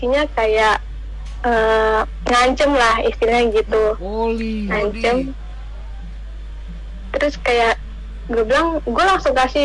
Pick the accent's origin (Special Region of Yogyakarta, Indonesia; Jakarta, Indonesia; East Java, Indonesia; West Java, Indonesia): Jakarta, Indonesia; gue dari Jakarta.